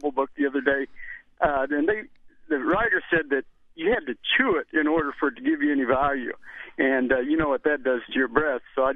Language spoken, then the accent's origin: English; the Ozarks, United States; now in Little Rock, United States; Hey, listen, I grew up in the Ozarks, and one of the biggest remedies my mother used, still uses it, was whenever we got sick, we took a little bit of garlic.